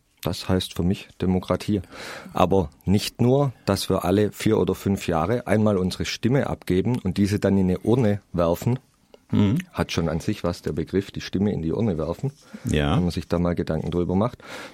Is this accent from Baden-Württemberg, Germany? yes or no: yes; Schwäbisch Hall, Baden-Württemberg, Germany; born there; wohne in Bülertan, bin vor 33 Jahren in Schwäbisch Hall geboren.